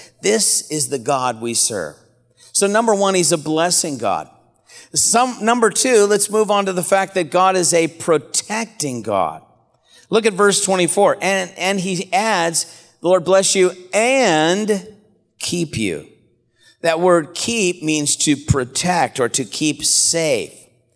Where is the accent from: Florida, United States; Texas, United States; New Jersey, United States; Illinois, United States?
Texas, United States; Houston; Of course, I'm from Houston, Texas, and my wife and I couldn't get a direct flight